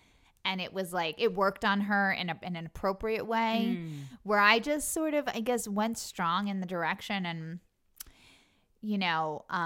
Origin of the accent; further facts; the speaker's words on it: Long Island, New York, United States; We called the girls, I'm from Long Island